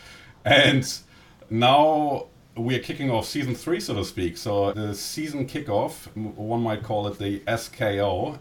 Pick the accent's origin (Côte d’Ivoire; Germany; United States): Germany; accent: German; English is a second language; A lot of you might be familiar with my voice and my German accent.